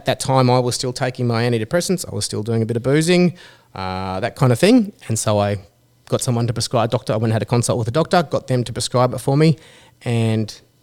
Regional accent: Gold Coast, Queensland, Australia; I did have a little bit of experience with cannabis growing up on the Gold Coast, surfing and smoking and that kind of thing.

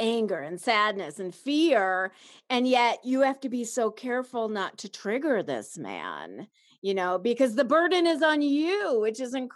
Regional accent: Chicago, Illinois, United States; also born or lived in Los Angeles; And, you know, I grew up in Chicago and then I moved to LA.

